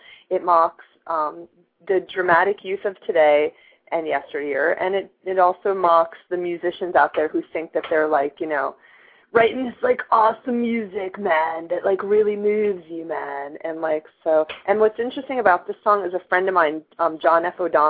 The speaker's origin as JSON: {"language": "English", "region": "Maine", "country": "United States", "tie": "born or raised there", "said": "I grew up in Maine"}